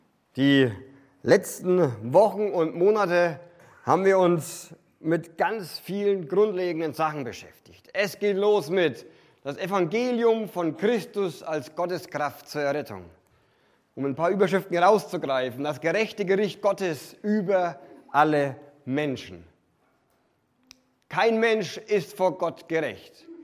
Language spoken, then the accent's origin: German; Bavaria, Germany; Als Franke müsste ich sagen, macht Sinn, darf ich aber nicht